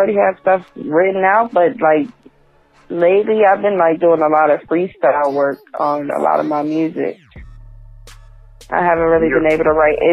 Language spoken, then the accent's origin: English; New York, United States; now in Virginia, United States; I'm originally from New York, but I do reside in Virginia.